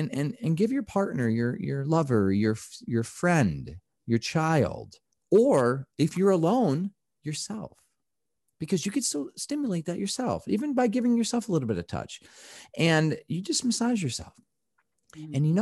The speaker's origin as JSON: {"language": "English", "country": "United States", "said": "as an American, I'm not proud to say that most studies aren't done here."}